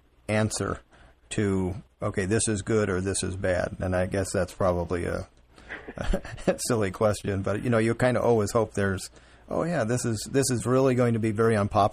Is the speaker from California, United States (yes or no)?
yes; California, United States; California, my home state, of course, and we've got a big problem.